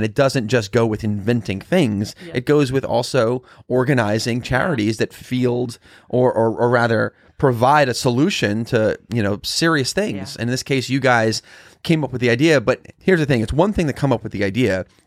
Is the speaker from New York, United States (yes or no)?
yes; East Meadow, New York, United States; Oh, okay. I actually grew up in East Meadow, so